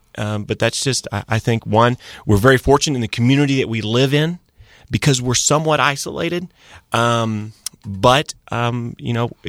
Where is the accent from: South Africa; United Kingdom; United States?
United States; Mayetta, Kansas; Well, I grew up in a small town north of Topeka called Mayetta, Kansas. I haven't traveled far from home.